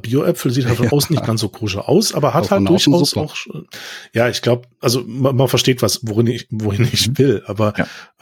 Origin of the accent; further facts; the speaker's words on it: Stuttgart, Baden-Württemberg, Germany; Ich komme aus Stuttgart.